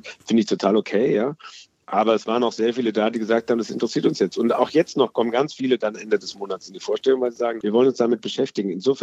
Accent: Southern Germany, Germany; ich selbst bin Süddeutsche, bin auch katholisch aufgewachsen

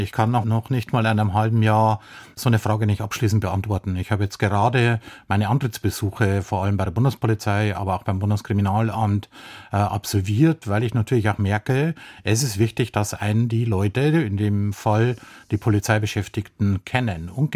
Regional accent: Bavaria, Germany; Da, wo ich herkomme, aus Bayern

